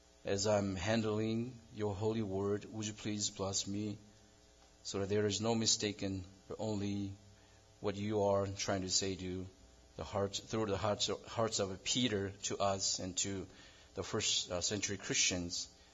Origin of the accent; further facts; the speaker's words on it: South Korea; For your information, I was born and raised in South Korea, not North.